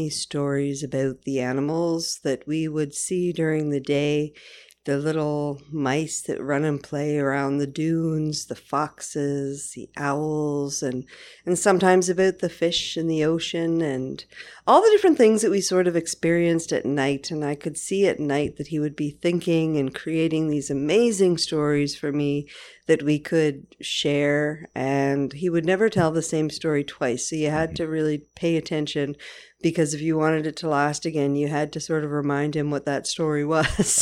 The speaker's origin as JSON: {"language": "English", "town": "Lennox Island", "region": "Prince Edward Island", "country": "Canada", "tie": "born or raised there", "said": "Well, I'd say my first experiences would be with my father, growing up in Lenox Island"}